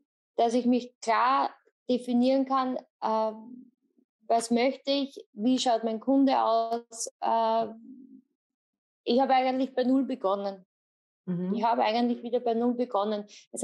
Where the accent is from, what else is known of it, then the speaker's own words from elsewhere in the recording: Lower Austria, Austria; Ich komme aus Österreich, aus Niederösterreich. Bin verheiratet und Mama von 2 Mädchen im Alter von 9 und 15 Jahren.